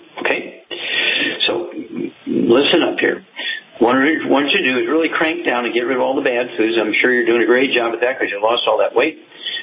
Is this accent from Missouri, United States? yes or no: yes; Missouri, United States; let's stay in the Midwest and go from my home state of Missouri to Iowa.